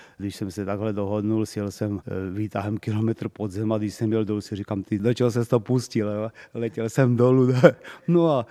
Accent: Ostrava, Moravian-Silesian Region, Czechia; also born or lived in Prostějov; now in České Budějovice, Czech Republic; Tak narodil jsem se v Prostějově, ale většinu jsem prožil v Ostravě a teď vlastně už působím přes 30 let v Českých Budějovicích.

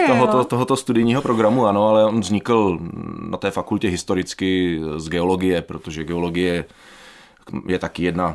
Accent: Ostrava, Moravian-Silesian Region, Czechia; jezdil jsem na Slezskou, na gymnázium Hladnov, takže já jsem původem z centra Ostravy, takže jsem jezdil trolejbusem na Bazaly nahoru, tam jsem strávil krásných 7 let na gymnáziu

